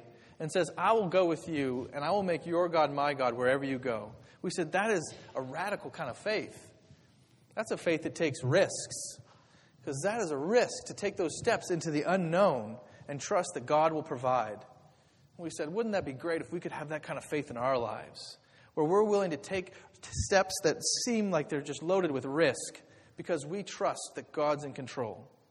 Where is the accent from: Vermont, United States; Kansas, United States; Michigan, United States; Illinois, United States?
Kansas, United States; now in Pittsburgh, United States; I grew up in Kansas, and I learned to drive in Kansas.